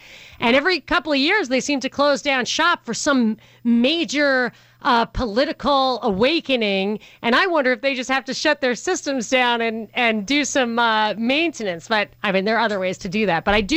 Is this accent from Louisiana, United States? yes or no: no; New York, United States; don't you hear me talking? I grew up in New York.